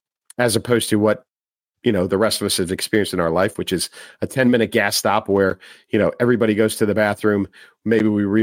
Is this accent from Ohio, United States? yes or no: no; Chicago, Illinois, United States; Chicago, my hometown, there's a lot of stories about there about Tesla charge stations